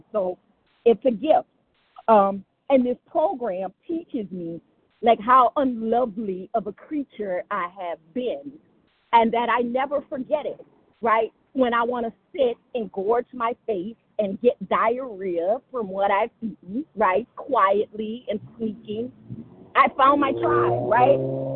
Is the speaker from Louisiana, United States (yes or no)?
yes; New Orleans, Louisiana, United States; my life as an African-American woman growing up in the Deep South, in New Orleans